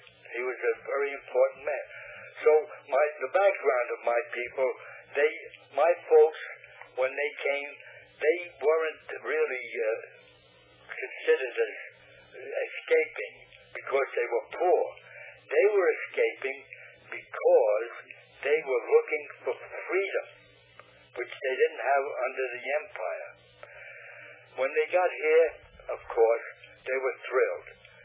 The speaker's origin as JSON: {"language": "English", "town": "New York City", "region": "New York", "country": "United States", "tie": "born there", "said": "I was born in Manhattan Island, in New York, in the city of New York, and right in the middle of Manhattan Island, by the way."}